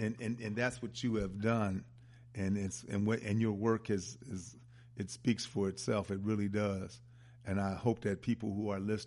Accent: United States; born there; although I was born here in America.

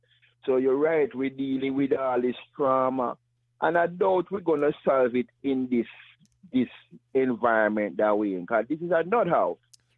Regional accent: Jamaica; when I was growing up in Jamaica, you know, we have a English dialect we call Patois, right?

